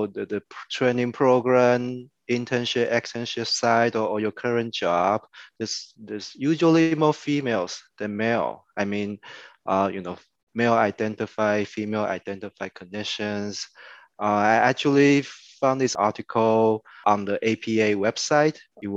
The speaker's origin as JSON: {"language": "English", "country": "Taiwan", "moved": "yes", "lives_now": "New York, United States", "said": "I'm from Taiwan. I came to New York many years ago."}